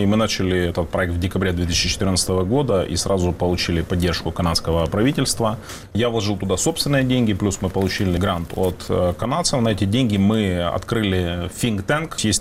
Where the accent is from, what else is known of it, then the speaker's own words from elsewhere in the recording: Kerch, Crimea, Ukraine; Я из Керчи.